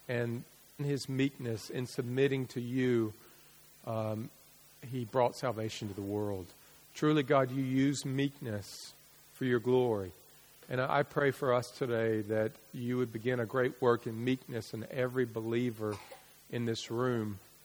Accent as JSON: {"language": "English", "region": "Alabama", "country": "United States", "said": "I am a redneck from Alabama and I just want to punch somebody sometimes."}